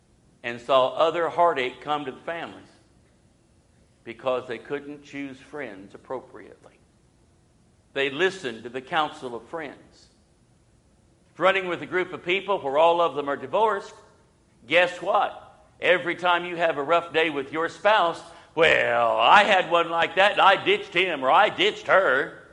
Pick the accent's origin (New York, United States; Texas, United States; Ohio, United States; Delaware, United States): Ohio, United States; Brand new school down here in Alabama, and I was from Ohio.